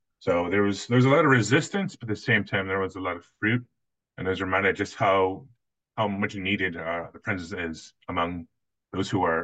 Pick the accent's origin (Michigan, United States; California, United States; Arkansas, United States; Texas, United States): Michigan, United States; Maybe I kind of like Wolverine as a kid, you know, kind of like maybe because I'm from Michigan and there was like a parallel of like I kind of subconsciously associate with Michigan Wolverines.